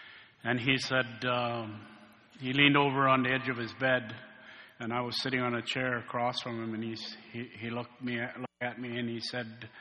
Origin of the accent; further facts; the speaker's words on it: Ontario, Canada; I come from Shawanaga First Nation.